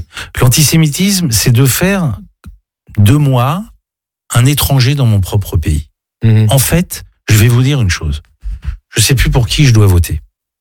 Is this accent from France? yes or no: yes; France; je suis un Français républicain, je suis fier d'être Français, je suis heureux d'avoir grandi ici, et je suis heureux les rares fois où je vais à la synagogue de faire une prière pour la République française.